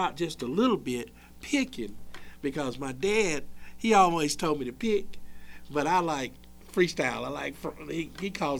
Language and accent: English; Winston-Salem, North Carolina, United States; You know, I was raised up in Winston-Salem out on Germerton Road, and I lived in a little log cabin, and we had a whale and an outhouse and chickens and hogs and farm life, you know.